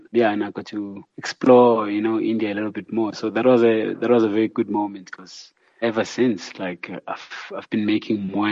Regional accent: South Africa

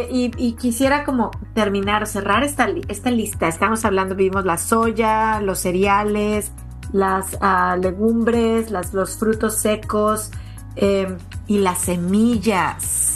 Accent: Mexico; now in United States; aquí yo en Estados Unidos me pierdo con los nombres porque crecí en México

